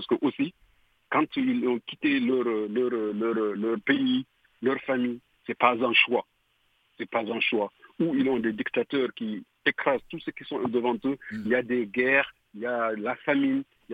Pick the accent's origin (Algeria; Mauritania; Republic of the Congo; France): Mauritania; Je suis originaire de la Mauritanie.